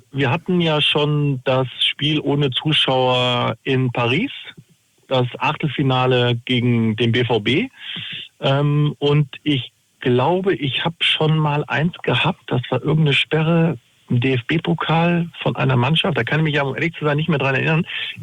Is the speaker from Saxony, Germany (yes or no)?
no; Bielefeld, North Rhine-Westphalia, Germany; Ich bin in Bielefeld und das ist meine Heimatstadt.